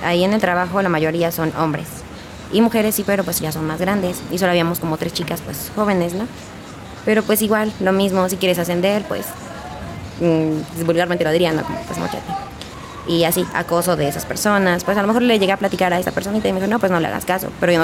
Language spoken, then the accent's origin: Spanish; Hidalgo, Mexico; moved away; Yo no soy de aquí del estado, yo soy de Hidalgo.